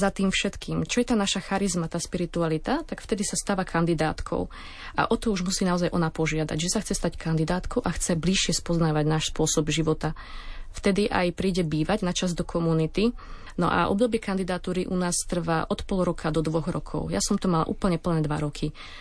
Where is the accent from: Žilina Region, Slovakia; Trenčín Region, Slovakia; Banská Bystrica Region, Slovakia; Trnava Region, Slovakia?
Trenčín Region, Slovakia; Trenčín; Pochádzam z Trenčína, z najväčšieho sídliska Juh